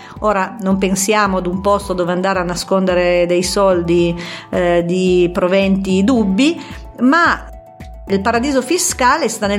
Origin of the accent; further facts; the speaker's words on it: Piedmont, Italy; now in France; sono piemontese e dal 2013 ho fondato con mio figlio Riccardo un'azienda artigianale nel food in Costa Azzurra